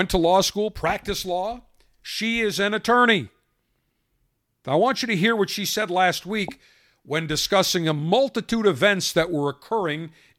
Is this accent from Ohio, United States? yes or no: no; Buffalo, New York, United States; Growing up in Buffalo, attending college at Syracuse University, never saw a cicada up there.